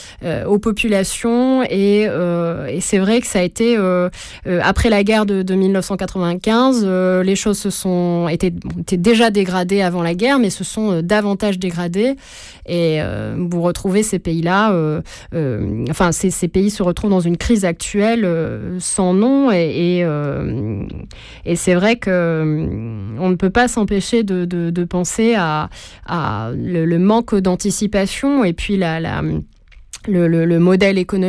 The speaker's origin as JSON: {"language": "French", "country": "France", "said": "je pouvais trouver ma place en tant que Française, européenne"}